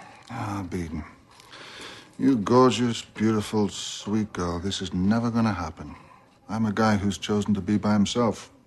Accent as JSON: {"language": "English", "region": "Leinster", "country": "Ireland", "tie": "born or raised there", "lives_now": "United Kingdom", "said": "I grew up in Southern Ireland on the banks of the River Boyne and had a country childhood life"}